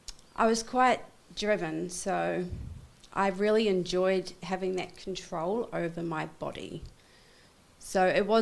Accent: Christchurch, Canterbury, New Zealand; Well, I'm from Christchurch, and I had a pretty cool upbringing.

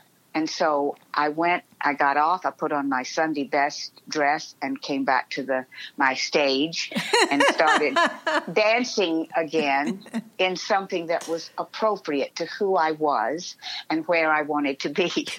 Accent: Atlanta, Georgia, United States; now in New York, United States; I grew up in Atlanta, Georgia, and my first memory really is dancing.

